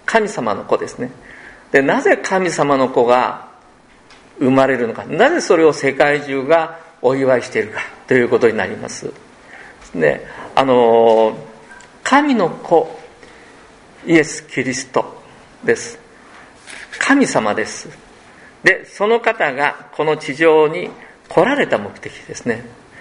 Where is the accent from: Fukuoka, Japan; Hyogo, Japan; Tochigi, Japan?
Fukuoka, Japan; born there; also born or lived in Tokyo / Osaka; 私は九州で生まれました。九州の福岡県 で九州で生まれて、東京行って大阪行きました。